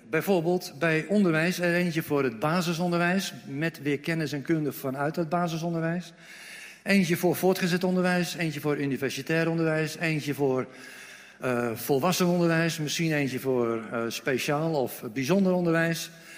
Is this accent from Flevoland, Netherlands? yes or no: yes; Almere, Flevoland, Netherlands; Ik kom uit Almere.